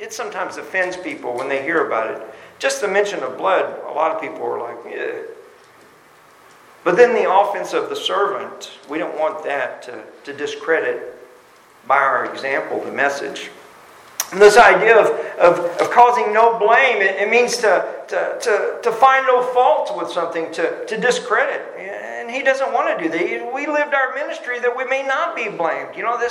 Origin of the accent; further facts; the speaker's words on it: Texas, United States; I say that as a Texan.